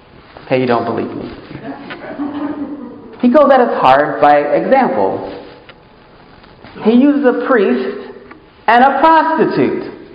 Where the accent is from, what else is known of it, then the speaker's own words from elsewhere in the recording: Seattle, Washington, United States; which for me as a kid growing up in the Rainier Valley, to good parents, hardworking parents, we were not a part of gangs